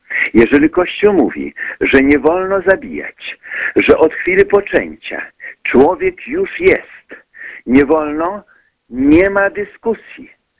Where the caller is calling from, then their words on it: France; jestem z Francji, ale pozwolę też zabrać na ten temat głos